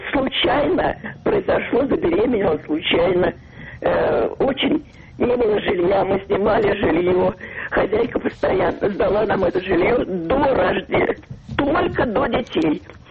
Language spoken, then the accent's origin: Russian; Moscow, Russia; born there; Я родилась в Москве, не то что я приезжая была.